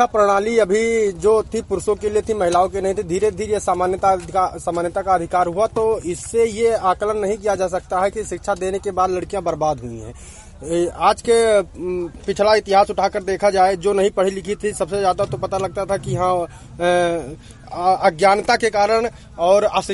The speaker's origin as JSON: {"language": "Hindi", "town": "Vijayasarganj", "region": "Uttar Pradesh", "country": "India", "said": "विजयसरगंज"}